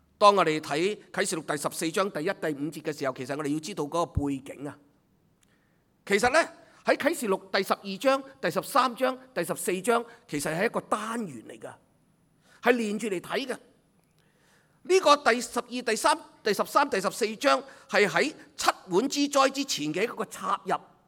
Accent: Hong Kong; 其实我们香港人真的需要医治啊！

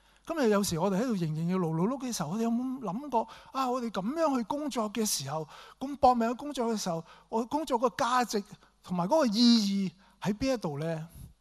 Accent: Hong Kong; 其實咧，我作為香港人咧就唔係好中意翻工嘅啫。

